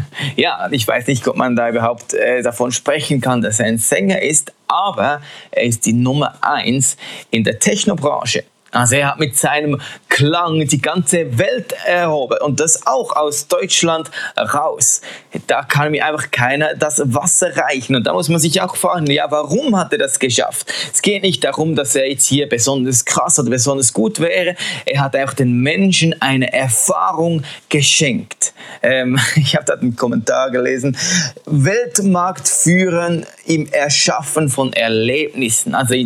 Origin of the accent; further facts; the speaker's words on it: Switzerland; Und auch ich als Schweizer muss natürlich hier auch noch ein Beispiel anbringen.